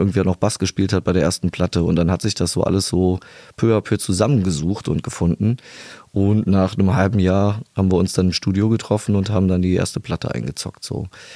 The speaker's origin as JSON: {"language": "German", "town": "Thomm", "region": "Rhineland-Palatinate", "country": "Germany", "lives_now": "Darscheid, Germany", "said": "Ich bin eigentlich ursprünglich aus Tom, das liegt nicht so weit hier von Trier weg. Und ich wohne aber seit über 10 Jahren in der Eifel, das ist bei Daun, das nennt sich Darscheid, der Ort."}